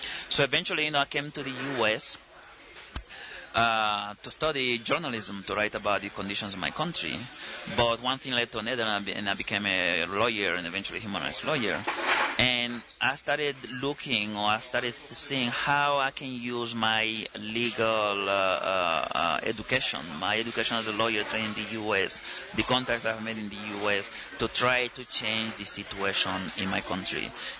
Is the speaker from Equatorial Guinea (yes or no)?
yes; Annobón, Equatorial Guinea; English is a second language; I'm from Manobon, one of the smallest islands in the southern hemisphere.